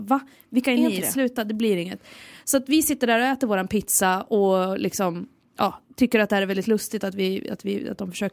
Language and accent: Swedish; Järvsö, Gävleborg County, Sweden; Jag har varit hemma i Järvsö